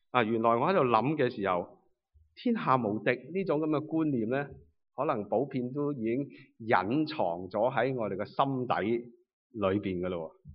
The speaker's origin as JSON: {"language": "Cantonese", "country": "China", "said": "会唔会系我哋中国人嘅一个心态嚟咧？"}